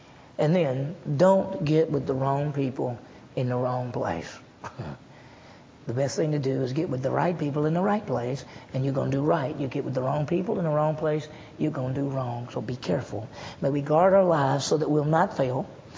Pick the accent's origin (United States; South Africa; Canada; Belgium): United States; Mississippi; I mean, can you tell if I'm from Mississippi? Can y'all tell if I'm from Mississippi? You can. I have an accent.